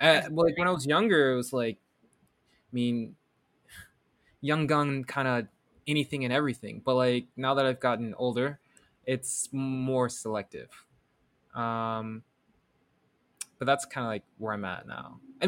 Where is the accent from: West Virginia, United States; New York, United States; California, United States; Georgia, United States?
New York, United States; New York City; Just living in New York and like being like a New Yorker